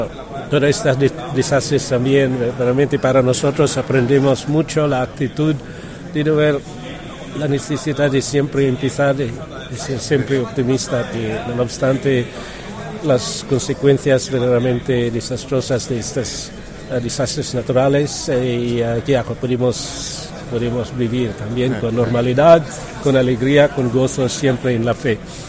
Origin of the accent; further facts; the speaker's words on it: Philippines; Spanish is a second language; Soy filipino, entonces sí, tenemos volcanes, terremotos, claro.